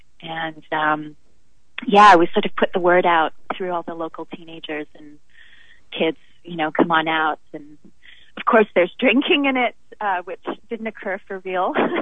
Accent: Toronto, Ontario, Canada; But yes, I am from Toronto

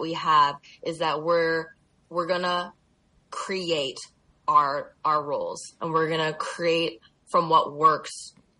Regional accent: Windsor, Ontario, Canada; now in Toronto, Canada; I moved to Toronto and I grew up in Windsor

